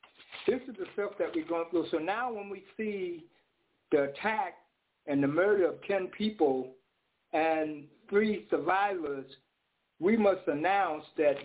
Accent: Buffalo, New York, United States; Crystal People, which I grew up with in Buffalo years ago, 37 years ago

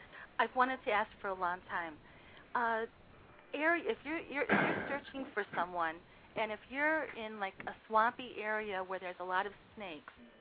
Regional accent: Chicago, Illinois, United States; from Chicago. But I'm not a gangster, even though I am from Chicago.

